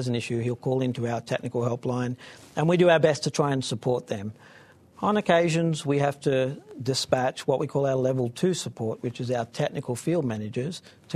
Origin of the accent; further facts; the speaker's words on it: Australia; As an Aussie saying a German word.